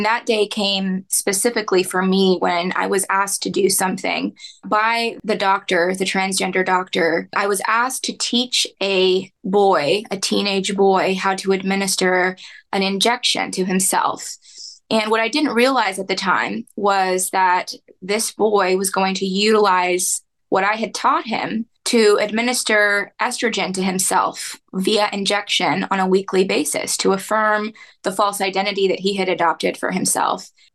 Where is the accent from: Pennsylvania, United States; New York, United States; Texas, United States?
Texas, United States; Houston; I'm from Houston, Texas, born and raised